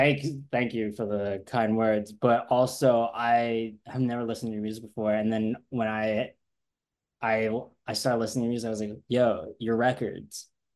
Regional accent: Philadelphia, Pennsylvania, United States; now in New York, United States; I'm from Philly.

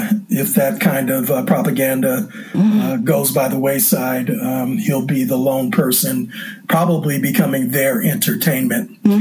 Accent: California, United States; And, you know, I'm a Cali boy. I was raised in California.

